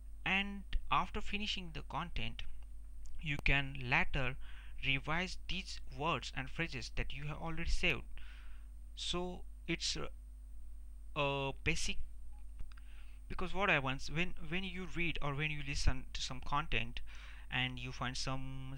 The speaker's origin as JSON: {"language": "English", "country": "India", "second_language": "English", "said": "Because most I found that as I'm Indian, I lack in communication. We don't get much opportunity to talk to people in English."}